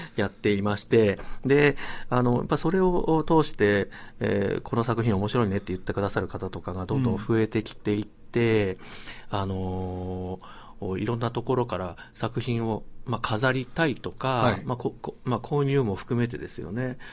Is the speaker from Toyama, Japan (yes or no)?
yes; Toyama, Japan; 自分の地元に、まあ、自分もよく行ってた神社が立山にあって